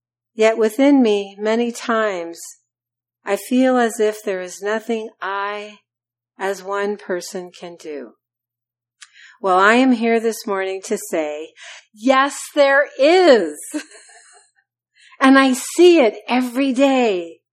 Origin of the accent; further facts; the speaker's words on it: Illinois, United States; now in Los Angeles County, United States; I grew up in Southern Illinois, and they were the closest team, deep rivals of the Chicago Cubs.